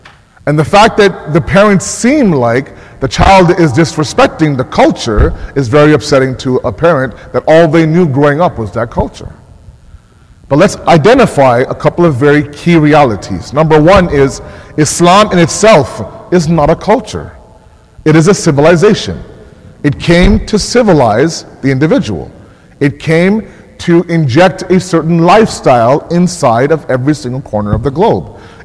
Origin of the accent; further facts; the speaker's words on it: Toronto, Ontario, Canada; Back in my day when I was growing up in Toronto, grade 5, grade 6, every single Christmas season